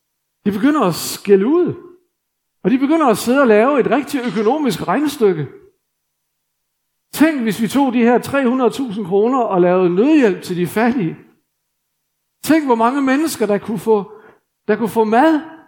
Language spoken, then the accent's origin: Danish; Jutland, Denmark; Og jeg må jo sige, at jeg er jyde.